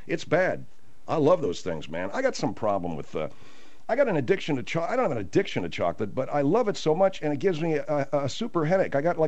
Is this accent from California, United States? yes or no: yes; Arcadia, California, United States; I grew up in Arcadia, the home of Santa Anita Racetrack. I love thoroughbred racing, and I grew up with the belief